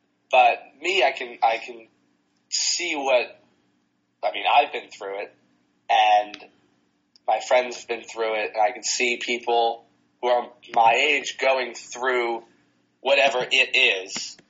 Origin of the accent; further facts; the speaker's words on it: New Jersey, United States; Because I'm from New Jersey, and I did the whole theater.